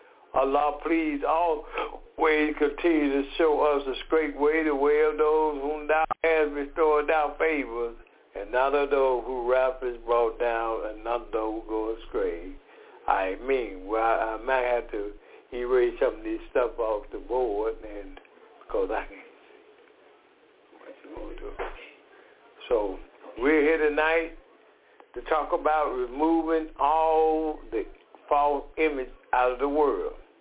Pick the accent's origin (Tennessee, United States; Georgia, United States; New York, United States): Georgia, United States; Decatur; from Decatur, Georgia.